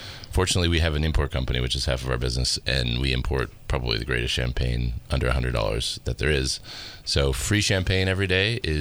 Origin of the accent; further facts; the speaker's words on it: Duluth, Minnesota, United States; I was in Minnesota, a little small town in Duluth, Minnesota, northern Minnesota, very cold.